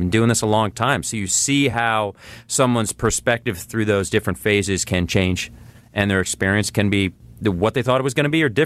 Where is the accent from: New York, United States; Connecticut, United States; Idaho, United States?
Connecticut, United States; Durham; And I grew up in Durham. The Durham Fair is here.